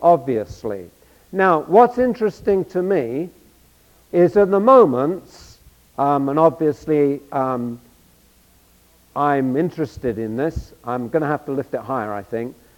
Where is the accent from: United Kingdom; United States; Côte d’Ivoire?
United Kingdom; England; when I was growing up. If you're growing up in England, you don't learn much about Benjamin Franklin and George Washington and all those people.